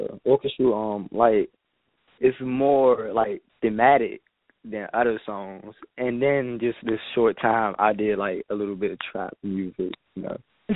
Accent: Washington, District of Columbia, United States; I am from Washington, D.C.

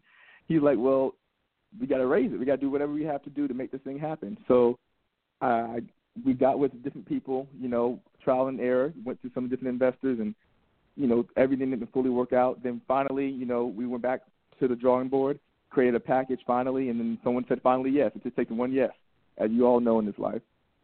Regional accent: Atlanta, Georgia, United States; I am from Atlanta, Georgia, born and raised, Northside Hospital, 1990.

